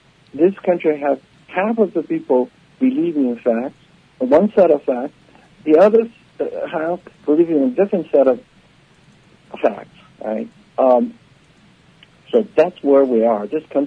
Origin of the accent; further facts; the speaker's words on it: China; English is a second language; now in United States; I came from China. I know what this like.